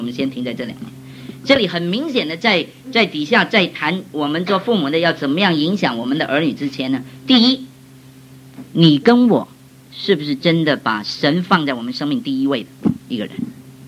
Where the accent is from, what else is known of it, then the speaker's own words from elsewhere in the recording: Taiwan; 我们从台湾来都知道，亿万富翁啊。